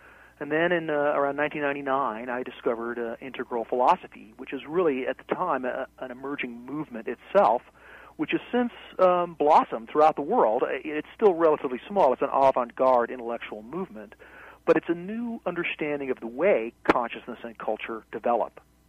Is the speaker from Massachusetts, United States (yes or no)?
no; Los Angeles, California, United States; as a teenager growing up in Los Angeles, I felt like that the 60s was something I had just missed. And I was born in 1960